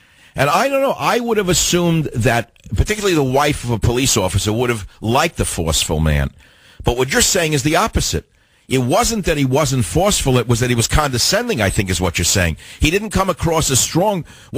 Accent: San Francisco, California, United States; In my hometown of San Fran, I better say it right. I've called it so many things. San Francisco.

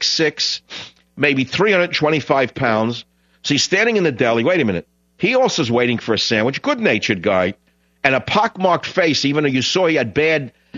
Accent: New York, United States; born or raised there

